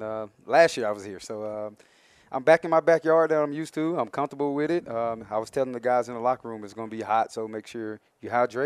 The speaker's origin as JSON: {"language": "English", "town": "Mobile", "region": "Alabama", "country": "United States", "said": "I never really seen snow before because I'm from Mobile, Alabama originally."}